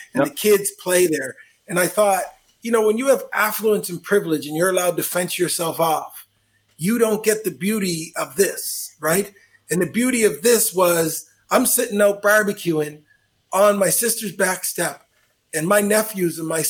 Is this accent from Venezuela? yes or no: no; Halifax, Nova Scotia, Canada; from Halifax, my hometown as well.